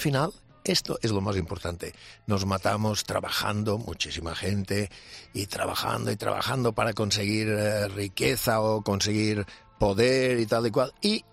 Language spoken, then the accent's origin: Spanish; Balearic Islands, Spain; pero en Mallorca, en mi tierra, mi cumpleaños.